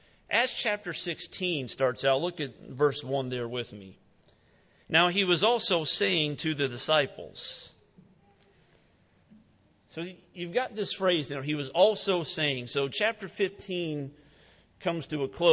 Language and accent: English; United States; I think it is way too easy sometimes as an American to just accumulate stuff.